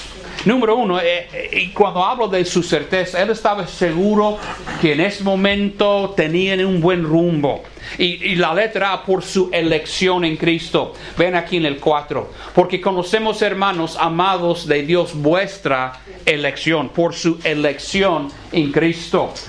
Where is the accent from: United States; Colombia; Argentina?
United States; no sé si el problema está aquí como en mi tierra, en los Estados Unidos